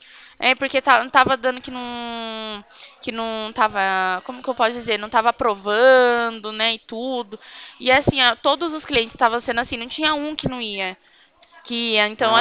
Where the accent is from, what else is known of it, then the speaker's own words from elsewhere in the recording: Itatiba, São Paulo, Brazil; eu sou de Itatiba, estado de São Paulo.